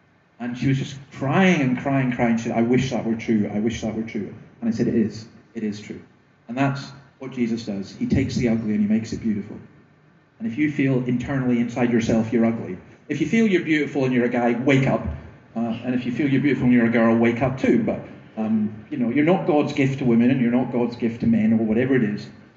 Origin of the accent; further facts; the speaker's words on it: Scotland, United Kingdom; This is a harder thing for me as a Scotsman to do, fitting all the stereotypes.